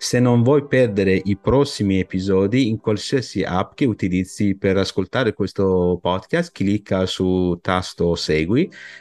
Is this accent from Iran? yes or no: yes; Iran; nel mio paese di origine l'Iran è proprio abbiamo questo stile di avere prima avere una conoscenza con la controparte